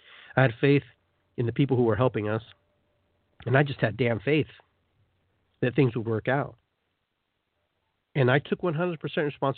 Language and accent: English; Peru; now in United States; I am South American too. I'm from Peru as well.